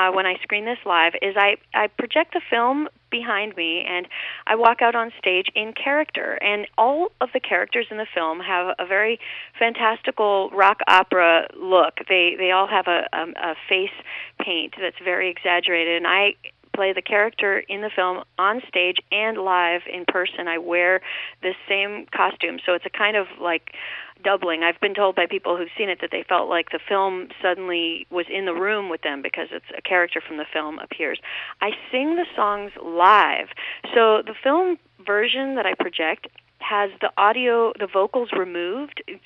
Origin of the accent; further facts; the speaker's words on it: Los Angeles, California, United States; and I'm actually from Los Angeles, so this, you know, I come from a place where the history is totally different